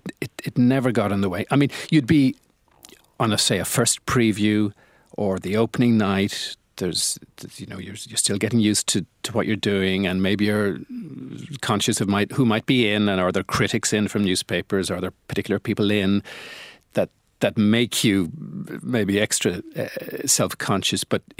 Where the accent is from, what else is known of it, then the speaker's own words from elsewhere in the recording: Dublin, Leinster, Ireland; I'm from Dublin, and I went to school in Belvedere College, where my father was a teacher